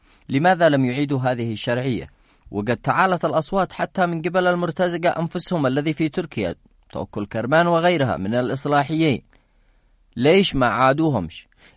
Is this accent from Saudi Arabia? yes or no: no; Yemen; نحن كيمنيين